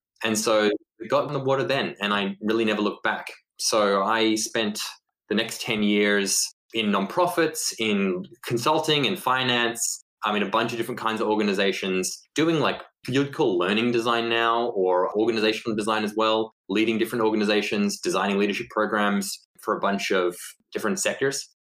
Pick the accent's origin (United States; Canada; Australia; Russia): Australia; Sydney, New South Wales; moved away as an adult; So I grew up in Sydney, never left Australia until I was 18. And then they got me on a plane to Sri Lanka.